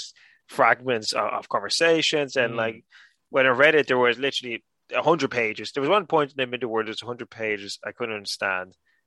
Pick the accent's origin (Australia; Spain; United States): Spain; Canary Islands; also born or lived in Ireland; So for those of you who don't know, I was born in the Canaries and raised here and in Ireland.